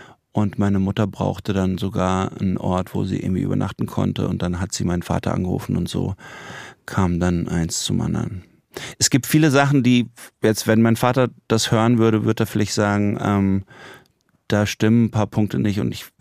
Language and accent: German; Lörrach, Baden-Württemberg, Germany; weil meine Mutter kommt aus Rom, mein Vater ist so ein bisschen überall aufgewachsen. Ich bin in Lörrach aufgewachsen, eben nicht jetzt mit einer Generation über Generation Lörracher Familie, sondern mit Zugereisten aus verschiedenen Windrichtungen.